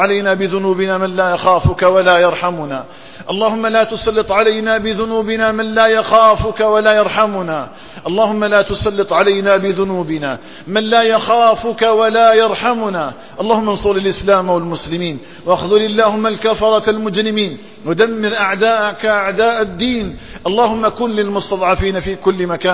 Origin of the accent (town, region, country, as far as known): Algeria